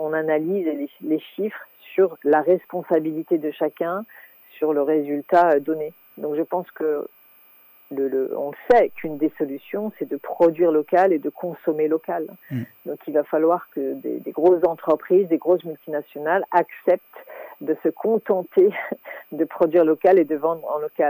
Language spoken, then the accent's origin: French; France; Mais voilà, nous on est français